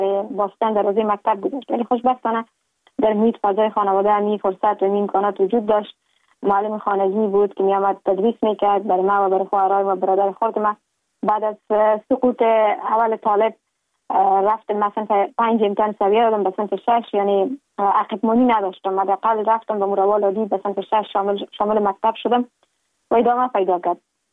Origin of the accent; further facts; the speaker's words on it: Kabul, Afghanistan; moved away as an adult; now in Ankara, Turkey; در شهر کابل متولد شدیم. مکتب را در لیسه عالی آریانا به اتمام رساندیم. لیسانس و مستری خود از دانشکده روانشناسی دانشگاه کابل به دست آوردیم